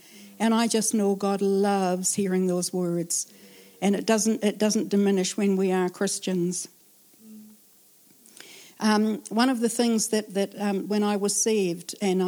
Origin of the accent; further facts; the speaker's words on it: United Kingdom; to me, being British, it feels a bit rude.